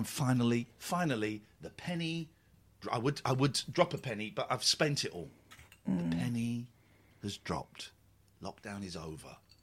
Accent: England, United Kingdom; Can I list some workplaces as an Englishman, please?

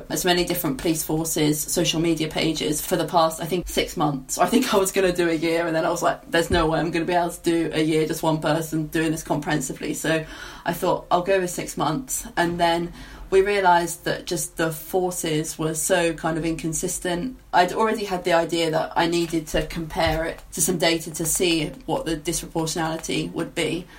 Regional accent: East of England, United Kingdom; I'm from Essex originally

